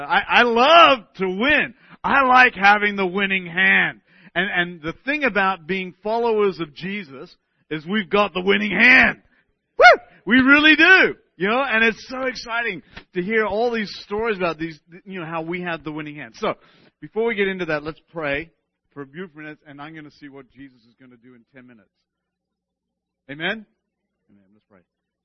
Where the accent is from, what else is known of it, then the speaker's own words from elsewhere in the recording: Sydney, New South Wales, Australia; now in United States; if you can't pick up my accents from Australia, so I'm from Sydney originally, where wallabies, kangaroos, all that kind of stuff thrive and live.